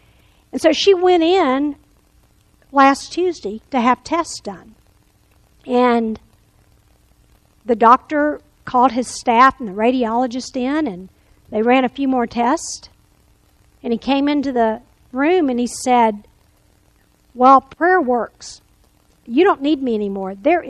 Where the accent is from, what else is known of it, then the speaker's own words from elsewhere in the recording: Louisiana, United States; But I've got another friend that I grew up with in Louisiana, went to school